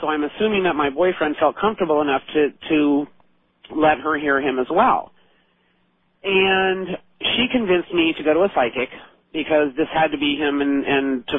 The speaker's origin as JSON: {"language": "English", "town": "Novato", "region": "California", "country": "United States", "said": "I'm from Novato, California."}